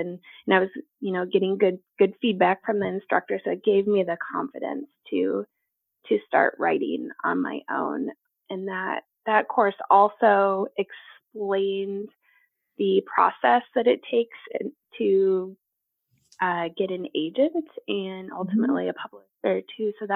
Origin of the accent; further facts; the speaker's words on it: Minnesota, United States; now in Oregon, United States; So I'm originally from Minnesota.